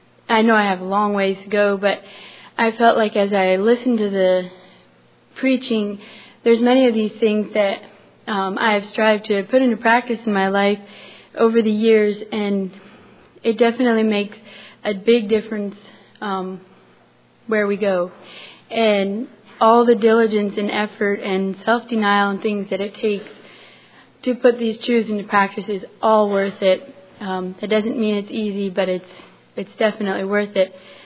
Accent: Cologne, Iowa, United States; I'm from Cologne, Iowa.

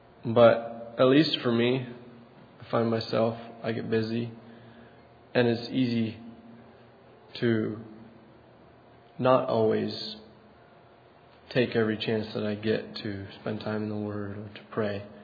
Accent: Hillsboro, Wisconsin, United States; I'm from Southwest Wisconsin, Hillsboro.

